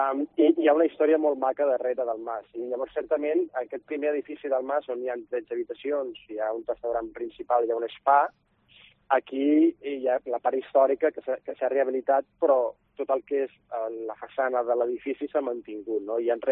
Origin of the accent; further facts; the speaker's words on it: Barcelona, Catalonia, Spain; Jo soc de Barcelona